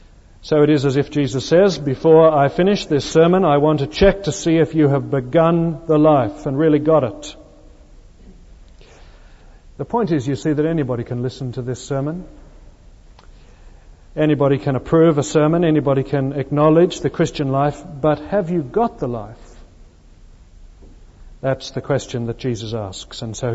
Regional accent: Sydney, New South Wales, Australia; I come from Sydney in Australia. There is very little there that is much older than 200 years old

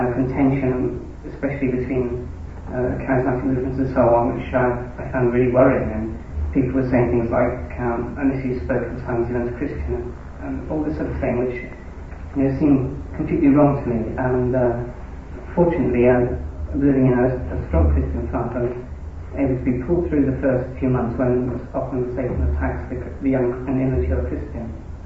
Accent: Oxford, South East England, United Kingdom; born there; I was born in Oxford, and I come from a non-Christian background, essentially, though I did go to Sunday school as a child.

